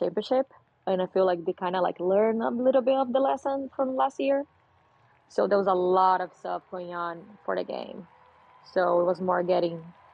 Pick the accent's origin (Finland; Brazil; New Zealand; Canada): Brazil; now in Philadelphia, United States; Okay, so originally I'm from Brazil. I've been living in the US for the past 7 years. I live in Philly right now, so yeah.